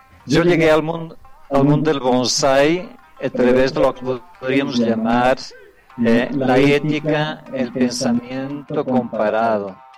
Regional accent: Portugal; Spanish is a second language; Bueno, yo soy portugués, de origen portuguesa, casado con colombiana

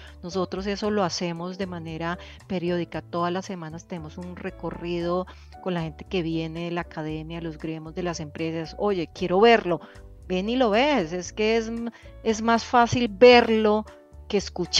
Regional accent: Colombia; que nos sintamos orgullosos como colombianos

